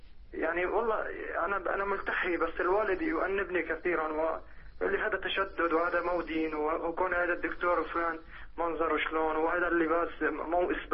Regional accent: Saudi Arabia; أنا من السعودية

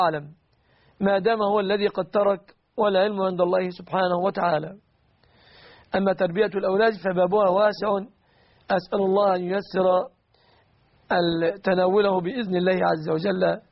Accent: Egypt; في بلادنا مصر

